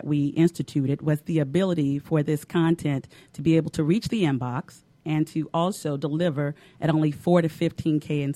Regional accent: Alabama, United States; I'm originally from Alabama.

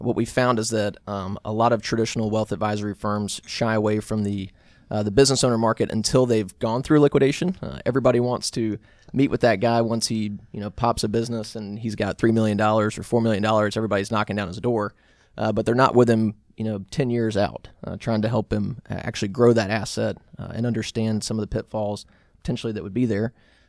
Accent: Roswell, Georgia, United States; Yeah, so I'm a native Georgia guy. I grew up over in Roswell.

